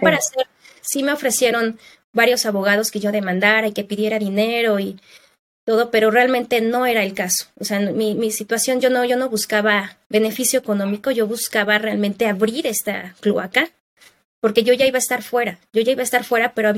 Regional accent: Mexico; moved away; also born or lived in United States / Hungary; yo me fui de México, viví en Estados Unidos 7 años y después viví en Hungría 5 años.

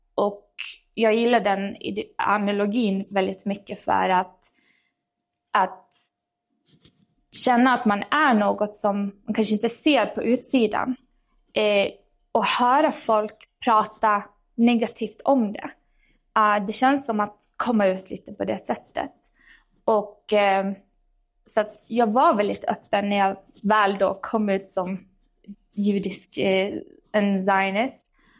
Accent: Sweden; moved away as an adult; hur jag växte upp i Sverige

